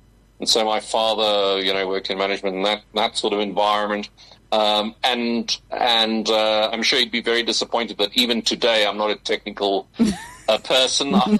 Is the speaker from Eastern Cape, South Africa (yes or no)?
yes; Eastern Cape, South Africa; born there; I was born in the Eastern Cape. I'm an Eastern Cape baby, I know. And, you know, it's in a small town just outside of Port Elizabeth.